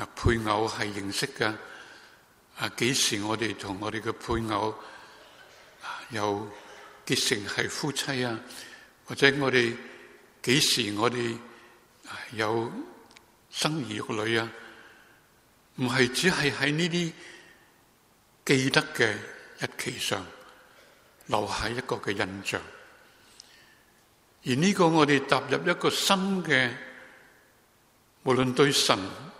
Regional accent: China; 我哋中国人旧历嘅新年

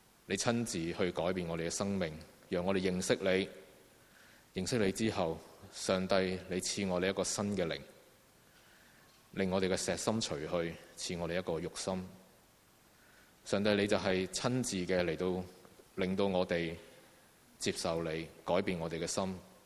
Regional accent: China; 我们是中国人，是很祝福的，我们有两个新年

